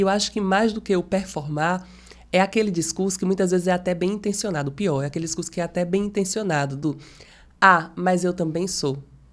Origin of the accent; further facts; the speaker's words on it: Rodelas, Bahia, Brazil; se eu estivesse em Rodelas, que é onde fica a minha aldeia, eu já estaria curada